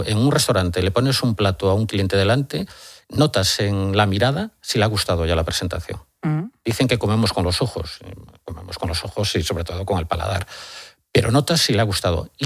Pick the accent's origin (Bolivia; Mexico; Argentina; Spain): Spain; Guente, Galicia; yo soy de Galicia, de una aldea que se llama Guente, al lado de Negreiro, un pueblecito al lado de Santiago.